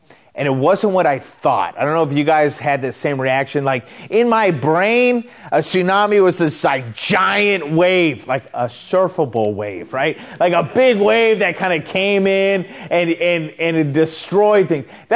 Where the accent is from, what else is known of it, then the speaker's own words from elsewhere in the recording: Ventura, California, United States; I grew up in Ventura. Now I know I'm back in Ventura. I was away for a lot of years, trust me. But I grew up surfing.